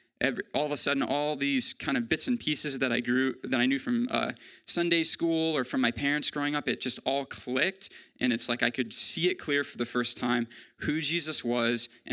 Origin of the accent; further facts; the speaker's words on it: Salem, United States; I grew up in Salem in a Christian home.